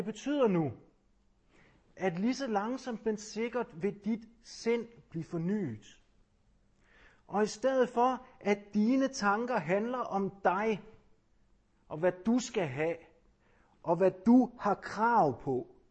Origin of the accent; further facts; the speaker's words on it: Jutland, Denmark; Altså, jeg kommer fra Jylland